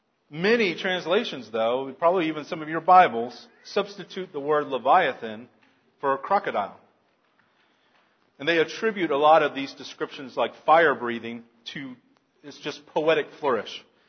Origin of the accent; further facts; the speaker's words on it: Florida, United States; I mean, I grew up in Florida. I saw alligators all the time.